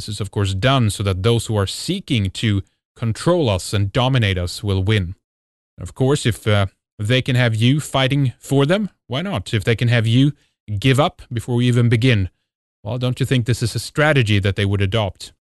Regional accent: Sweden; I'm from Sweden.

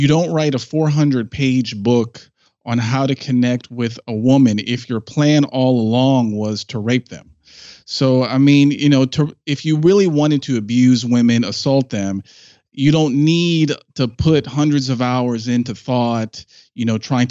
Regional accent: Washington, District of Columbia, United States; born there; a man who is raised in 21st century post-sexual revolution USA, I was born in Washington, D.C.

